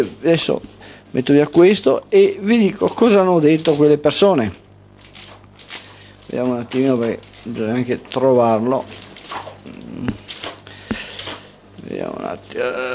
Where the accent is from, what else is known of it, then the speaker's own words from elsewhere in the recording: United States; sono americano e quest'anno insegno storia delle religioni in Lituania.